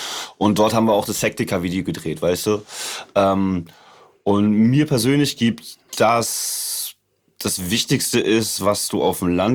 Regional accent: Hamburg, Germany; das, wo ich her bin. Also das ist Vorort von Hamburg und es ist dann ein leichtes, dahin zu fahren.

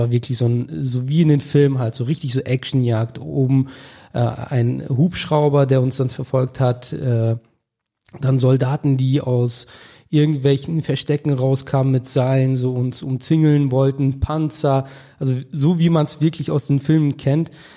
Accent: Augsdorf, North Rhine-Westphalia, Germany; also born or lived in Detmold; Ich komme aus Augsdorf, das ist ein Dorf circa 20 Kilometer von Bielefeld entfernt. Dort bin ich aufgewachsen, groß geworden, auch in der Nähe in Detmold geboren.

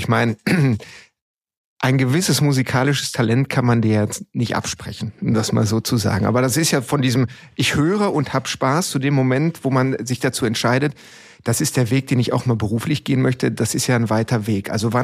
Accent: Wanne-Eickel, North Rhine-Westphalia, Germany; Ich komme aus Wanne-Eickel, tiefstes Ruhrgebiet

